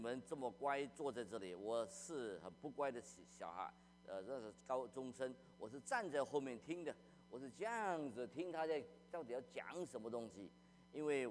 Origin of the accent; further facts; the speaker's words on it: Malaysia; 因为在马来西亚这背景，因为我是华侨。我们都带了我们的宗教、我们的偶像、我们的祖宗的拜拜的东西，是小时候都是拜偶像、拜祖宗的。